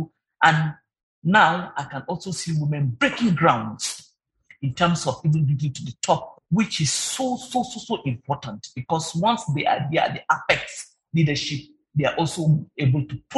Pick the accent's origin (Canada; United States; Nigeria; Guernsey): Nigeria; Because what is it that works for us as Nigerian women workers?